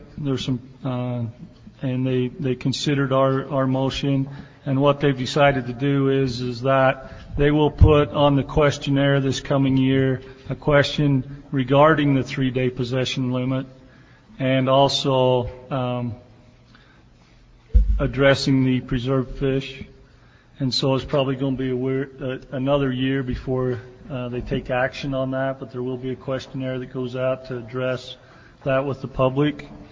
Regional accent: St. George, Utah, United States; I'm the chairman of the RAC. I'm from St. George.

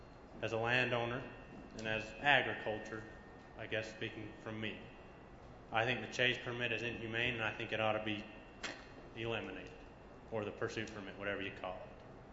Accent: Park Valley, Utah, United States; I'm from Park Valley.

